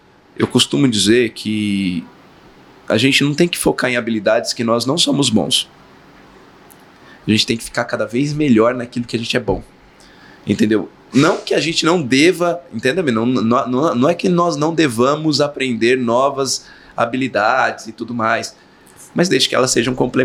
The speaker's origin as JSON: {"language": "Portuguese", "town": "São José do Rio Preto", "region": "São Paulo", "country": "Brazil", "said": "Eu sou de São José do Rio Preto."}